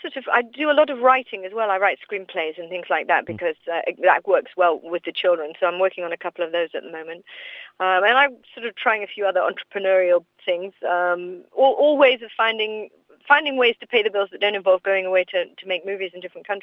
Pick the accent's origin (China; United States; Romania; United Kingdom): United Kingdom; England; we're both being English, you know, we had a lot to talk about living out in LA.